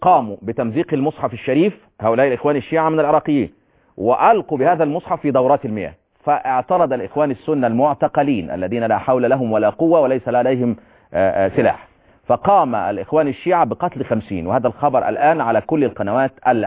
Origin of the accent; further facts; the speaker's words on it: Upper Egypt, Egypt; خذ طار زي ما يقول عندنا في الصعيد